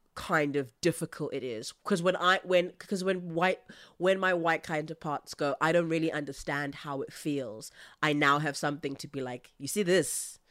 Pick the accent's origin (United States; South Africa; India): South Africa; I come from South Africa, so I do have an understanding of segregation and what that feels like.